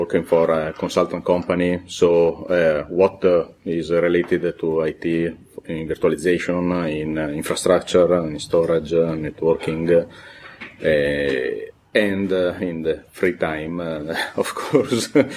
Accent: Italy; English is a second language; from Italy, an Italian blogger.

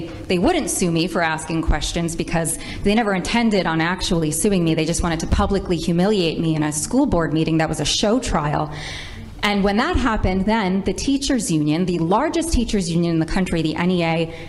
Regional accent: Rhode Island, United States; I am a mother from Rhode Island

